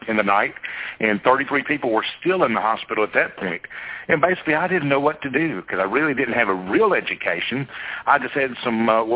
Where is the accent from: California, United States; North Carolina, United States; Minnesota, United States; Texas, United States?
Texas, United States; Fort Worth; Well, I grew up in Fort Worth, and I wanted to go back home.